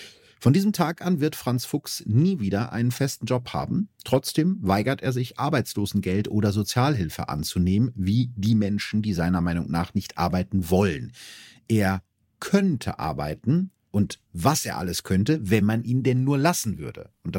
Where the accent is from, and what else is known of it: Germany